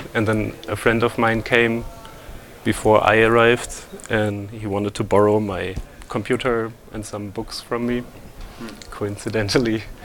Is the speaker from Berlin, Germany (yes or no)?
no; Meppen, Lower Saxony, Germany; English is a second language; In a small town near the Dutch border in Germany. Mm-hmm. It's called Meppen. It's in the middle of nowhere, basically. It's near Münster and Osnabrück, which would be like the closest, a bit bigger cities.